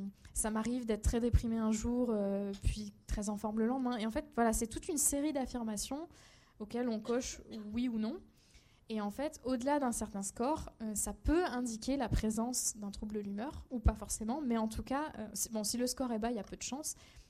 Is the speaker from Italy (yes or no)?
no; Réunion, France; moved away; moi, je suis réunionnaise, je suis partie jeune de chez moi, ma famille était loin